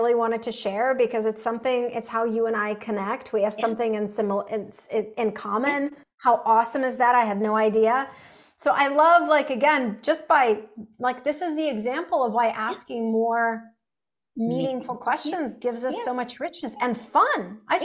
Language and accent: English; Saint Petersburg, Russia; moved away; So I grew up in Russia and we're Russian Jews. We came here as refugees in 1989. I grew up in Leningrad, St. Petersburg.